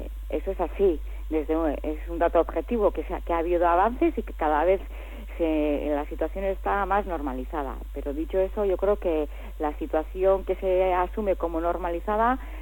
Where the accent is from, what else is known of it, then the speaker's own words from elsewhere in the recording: Legazpia, Basque Country, Spain; yo soy de Legazpia y Legazpia es un pueblo que ha sido muy castigado también por las basuras